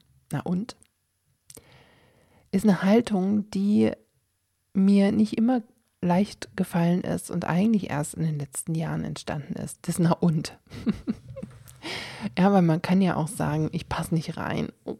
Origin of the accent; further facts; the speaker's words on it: Germany; born there; Und ich bin dann 1980 in die DDR geboren